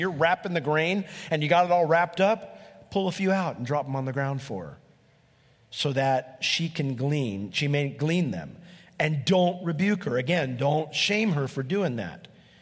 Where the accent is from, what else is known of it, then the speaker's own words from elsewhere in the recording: Altamont, New York, United States; I grew up in Altamont, she grew up in Altamont, and we had a lot of memories there.